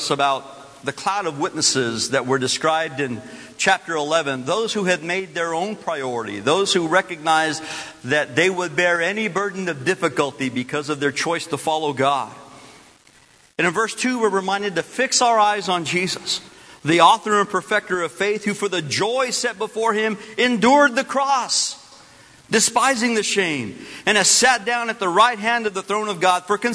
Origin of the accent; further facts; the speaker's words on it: Belen, New Mexico, United States; In my hometown, in Belen, New Mexico, there was a fellow who started to build a big building in town.